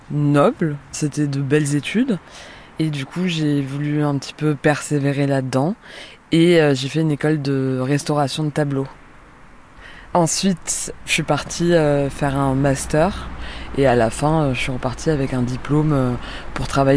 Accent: Paris, Île-de-France, France; j'ai 30 ans, je suis née à Paris et j'ai grandi à Paris. J'ai fait toute ma scolarité là-bas.

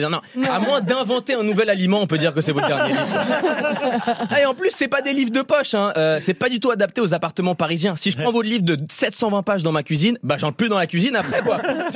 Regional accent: Switzerland; Et en tant que Suisse, ça me fascine de voir autant de diversité culinaire

